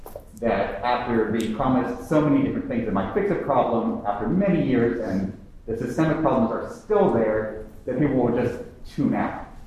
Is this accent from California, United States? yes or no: no; Seattle, Washington, United States; I'm a freelancer from Seattle.